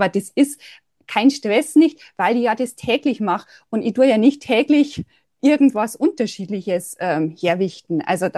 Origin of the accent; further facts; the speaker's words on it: Bavaria, Germany; Wie man hört, komme ich aus Bayern. Ich hoffe, man versteht mich.